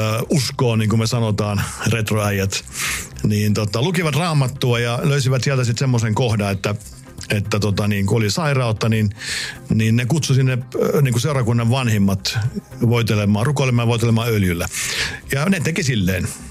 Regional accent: Tampere, Pirkanmaa, Finland; also born or lived in Saarijärvi; Mä oon syntynyt Saarijärvellä Keski-Suomessa, mutta sitten mä olin vain 3 kuukauden ikäinen, kun minun vanhempani pakkosiirsivät minut Tampereelle. Ja siellä asuin ensimmäiset 6 vuotta sitten elämästäni. Ja Kaukajärvellä Tampereella siellä asuttiin

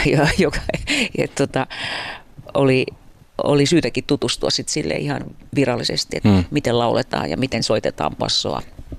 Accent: Juva, South Savo, Finland; Mä olen maaseudulta kotoisin, tuolta Juvalta

